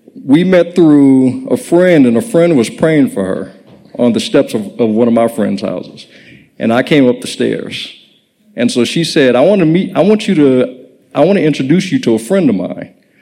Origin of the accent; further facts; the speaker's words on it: Los Angeles, California, United States; So I'm from Los Angeles.